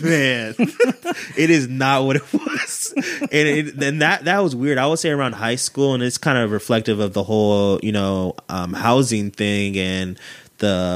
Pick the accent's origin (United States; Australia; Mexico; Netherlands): United States; Antioch, California; also born or lived in Merced; So I was born in Merced, California. And then my dad got a job out here in the Bay Area. So we moved to Antioch, and that was back in 94.